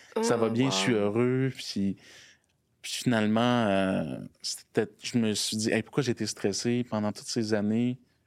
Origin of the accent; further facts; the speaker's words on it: Quebec, Canada; Moi, je viens de l'Abitibi.